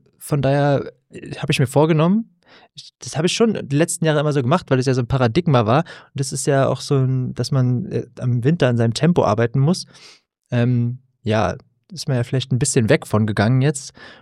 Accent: Berlin, Germany; Mein großer alter Freundeskreis aus meiner Heimatstadt Berlin

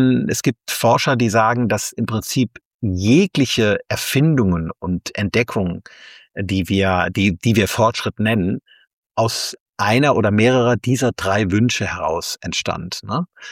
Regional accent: Rhineland, Germany; da bin ich als Rheinländer immer sehr optimistisch.

